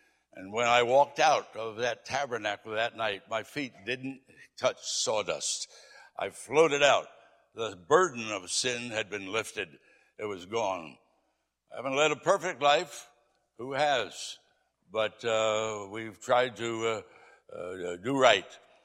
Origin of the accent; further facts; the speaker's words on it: New Jersey, United States; born there; I was born in South Jersey. My parents, we were members of a church in Philadelphia, and we'd go to Philadelphia every week for church services.